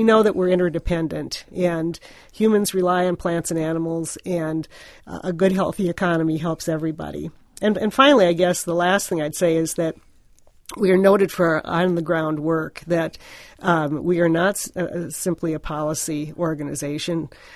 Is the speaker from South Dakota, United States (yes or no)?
yes; South Dakota, United States; now in Nevada, United States; And I'm from South Dakota, so that makes me almost a native Nevadan.